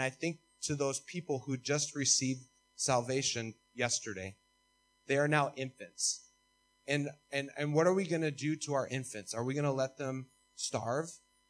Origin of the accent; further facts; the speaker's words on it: United States; And there's a sense of pride that we can never have in America.